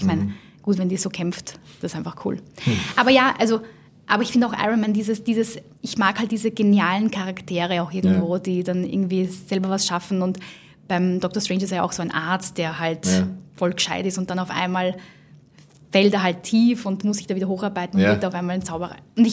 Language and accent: German; Romania; now in Germany; weil ich komme ja ursprünglich aus Rumänien